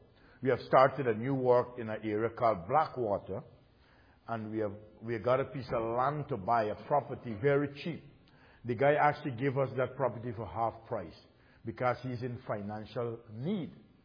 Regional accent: Guyana; from Guyana, South America.

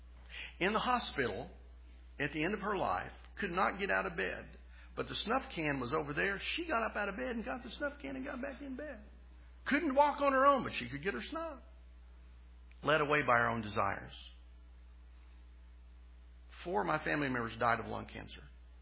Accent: Tulsa, Oklahoma, United States; I grew up in Tulsa.

